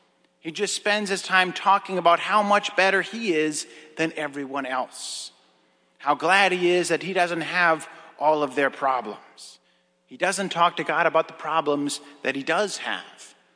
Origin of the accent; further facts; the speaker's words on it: Maple Lake, Minnesota, United States; there was a big rainstorm in Maple Lake, my hometown, and it created some problems for my grandpa and grandma's house.